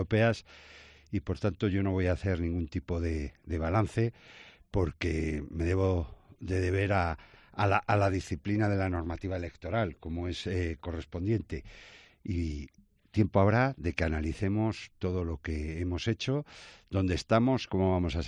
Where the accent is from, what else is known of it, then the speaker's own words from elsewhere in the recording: Valladolid, Castile and León, Spain; Nos afectan como españoles y nos afectan como vallesoletanos.